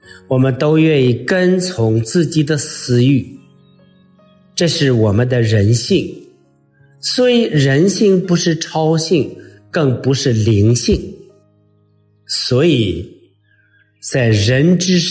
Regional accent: China; 就像我们中国人说，吃得苦中苦，方为人上人。

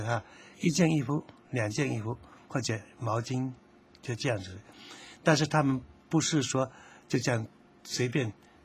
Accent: China; 就我们中国人所讲的道成肉身

